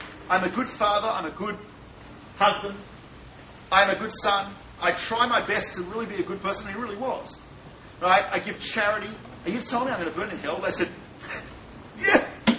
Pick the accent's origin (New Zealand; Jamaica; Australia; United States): Australia; Because I'm Australian